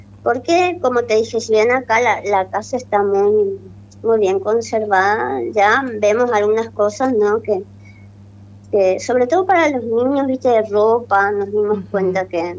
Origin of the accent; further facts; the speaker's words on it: Posadas, Misiones, Argentina; also born or lived in Paraguay; Yo, por ejemplo, soy de Argentina, soy acá de Posadas, soy yo, mi familia es acá.